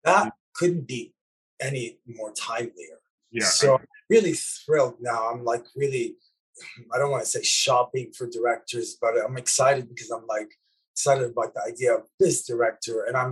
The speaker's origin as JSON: {"language": "English", "country": "Lebanon", "tie": "born or raised there", "second_language": "English", "said": "Like me growing up in Lebanon in the 80s"}